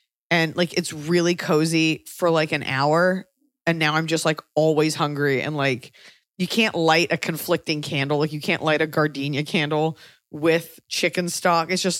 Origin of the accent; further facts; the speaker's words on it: Texas, United States; I'm from Texas. I grew up, like, around, like, a certain type of machismo.